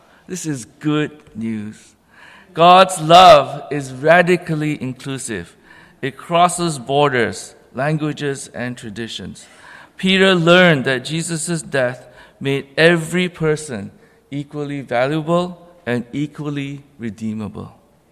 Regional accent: Malaysia; growing up in Malaysia, which, you know, as I mentioned before, it's a beautiful country, very multi-ethnic, but also very divided among race.

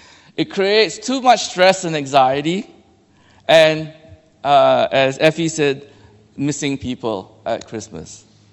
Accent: Malaysia; But growing up in Malaysia, where I was born and raised

